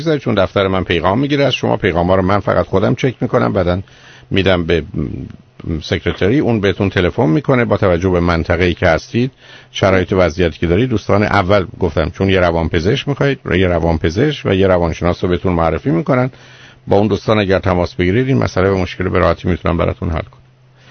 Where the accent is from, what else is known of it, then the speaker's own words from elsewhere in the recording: Iran; ما ایرانی هستیم